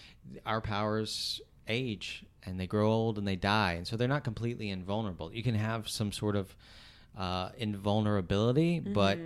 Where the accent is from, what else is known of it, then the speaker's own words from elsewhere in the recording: Alabama, United States; I grew up in Alabama, so we watched a lot of football instead.